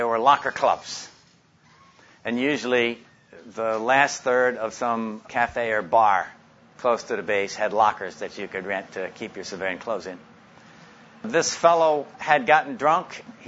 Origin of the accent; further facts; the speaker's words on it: New York City, New York, United States; I grew up in New York City.